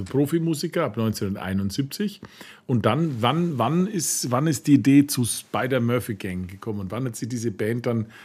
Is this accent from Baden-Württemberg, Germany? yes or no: no; Nuremberg, Bavaria, Germany; Bei uns in Nürnberg